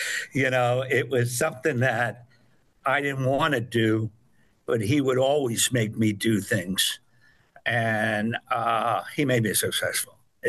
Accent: Philadelphia, Pennsylvania, United States; I'm from Northeast Philadelphia, right? Born across from Father Judge High School. Mm-hmm. I lived in a row home right across from Mayfair Public School, mm-hmm. and went to St. Matt's.

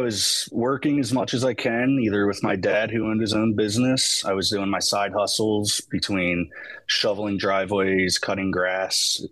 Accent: Levittown, Pennsylvania, United States; I am from Levittown, Pennsylvania. I am the second youngest of six.

